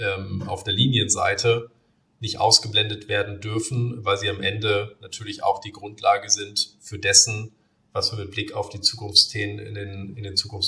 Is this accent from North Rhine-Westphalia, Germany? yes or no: no; Bremen, Germany; ich sende Grüße zurück in meine Heimatstadt Bremen.